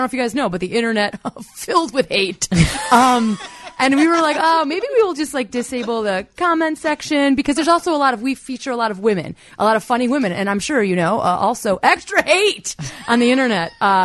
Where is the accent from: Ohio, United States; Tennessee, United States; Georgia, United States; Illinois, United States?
Illinois, United States; Richmond; Yeah, the very glamorous Richmond, Illinois, right on the border of Wisconsin.